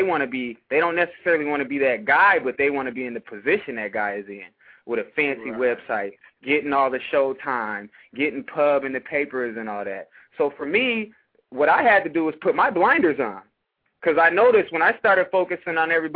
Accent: Seattle, Washington, United States; it's amazing the type of response that I've gotten just by telling people I'm from Seattle.

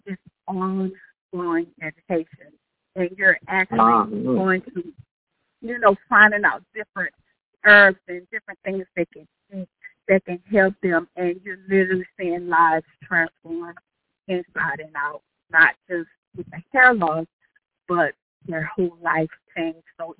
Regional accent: Lafayette, Louisiana, United States; So everyone thinks of New Orleans, but I'm from Lafayette, Louisiana.

